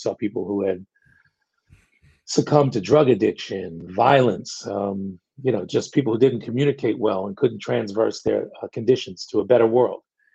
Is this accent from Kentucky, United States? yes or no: no; Queens, New York, United States; Well, I grew up in Queens.